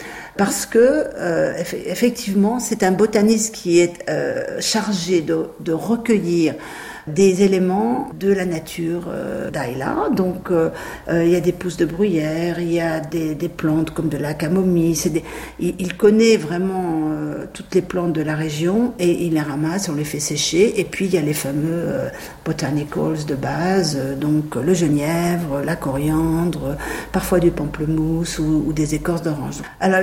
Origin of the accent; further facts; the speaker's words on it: Normandy, France; depuis que j'habite en Grande-Bretagne, à apprécier le gin. C'était pas du tout dans ma culture. Hein. Je suis plutôt une culture de... Ben, en tant que Normande, Calvados, bien évidemment, Cognac, Armagnac, Eau-de-Vie Brune, etc.